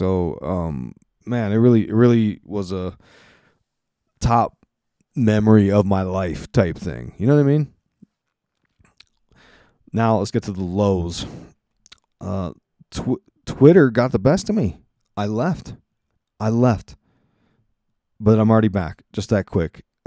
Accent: East Coast, United States; I found out why I say it wrong, because I'm from the East Coast and we say it differently.

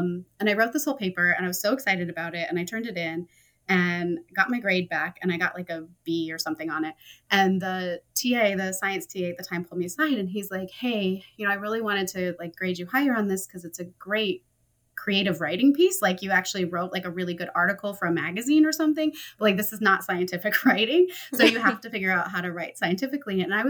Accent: Ann Arbor, Michigan, United States; I grew up in Michigan. So I grew up in Ann Arbor, which is where University of Michigan is.

